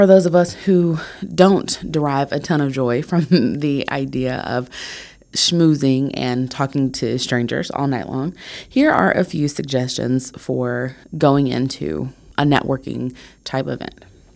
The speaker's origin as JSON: {"language": "English", "region": "Alabama", "country": "United States", "said": "people listen to my accent often and ask me where I'm from. And so I'm quick to say Alabama. And then I immediately follow that up with, yeah, you know, it was a huge culture shock moving here."}